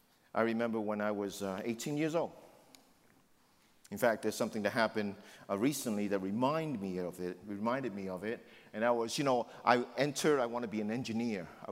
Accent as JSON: {"language": "English", "town": "New York City", "region": "New York", "country": "United States", "tie": "born or raised there", "said": "See, I grew up in the Lower East Side. I went to school in Greenwich Village."}